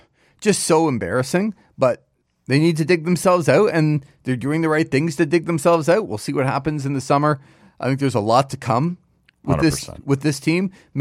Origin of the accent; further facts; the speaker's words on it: Toronto, Ontario, Canada; when I grew up in Toronto and loved the Blue Jays